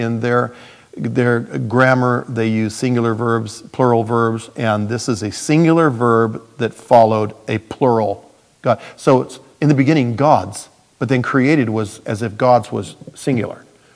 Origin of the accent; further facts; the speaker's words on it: United States; I grew up in the United States.